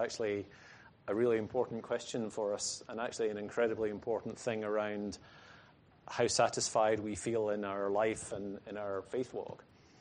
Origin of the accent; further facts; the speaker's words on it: Scotland, United Kingdom; I'm Scottish, as you may be able to tell from my strange accent. I was born and brought up in a farm in Dumfriesshire.